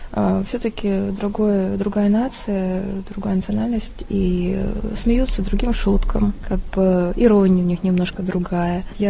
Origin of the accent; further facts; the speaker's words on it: Moscow, Russia; now in Czechia; Я приехала из Москвы 10 лет назад